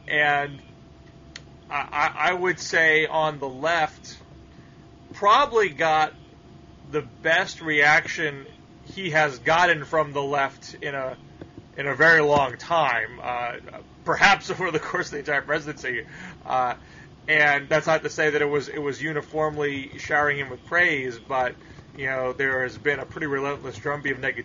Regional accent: Australia; I'm strictly an Aussie rules football man.

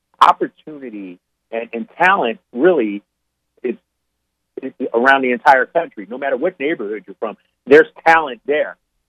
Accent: Philadelphia, Pennsylvania, United States; You know, growing up in Philly, Rich, I didn't have those opportunities.

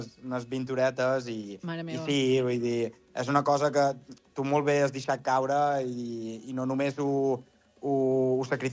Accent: Balearic Islands, Spain; Vaig tornar a Menorca i a partir d'aquí, pues, de la meva illa i de ca meva, pues, he recuperat aquesta força

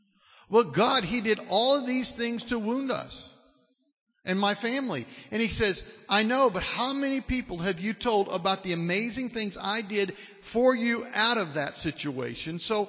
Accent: Kentucky, United States; 3 weeks later, I'm in my home, the town I was raised in Kentucky, and with my parents.

